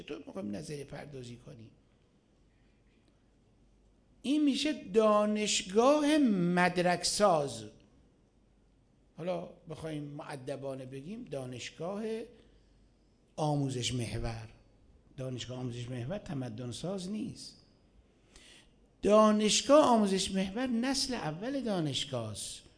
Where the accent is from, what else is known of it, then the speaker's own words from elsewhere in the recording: Iran; نه اینکه الان ما چون ایرانی هستیم و حس ناسیونالیستی،